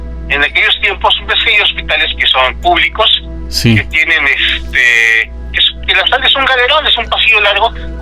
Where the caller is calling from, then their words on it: Toluca, State of Mexico, Mexico; de Toluca. Ya he hablado varias veces con ustedes